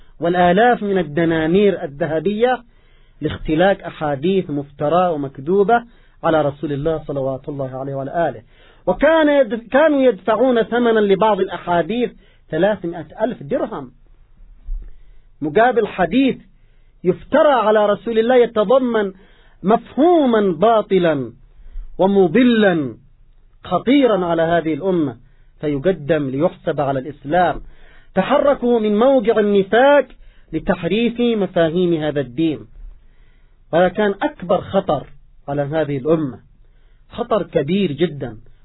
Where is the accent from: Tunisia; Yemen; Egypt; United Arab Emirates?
Yemen; مثلا عندنا في اليمن بيوتات معروفة في اليمن